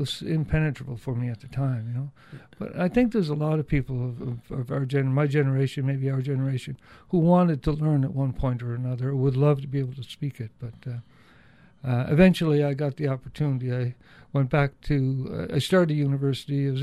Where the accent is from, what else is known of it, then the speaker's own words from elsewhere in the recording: Portage, Nova Scotia, Canada; I was born and raised in Portage, East Bay. My father came from Castle Bay, and Gaelic was the first language for him.